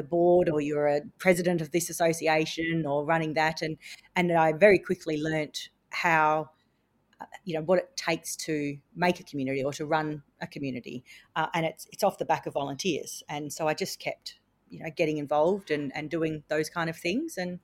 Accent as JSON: {"language": "English", "town": "Maddington", "region": "Western Australia", "country": "Australia", "tie": "born or raised there", "said": "But no, I grew up in Maddington, in the foothills. I was, for the first 12 years of my life, with my mum, we were in Holmes West housing."}